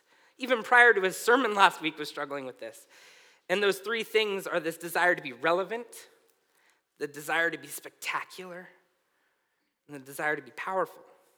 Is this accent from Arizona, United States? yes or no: no; Susanville, California, United States; now in Southern California, United States; If I came down to Southern California and was still the Susanvillian that I was up from Northern California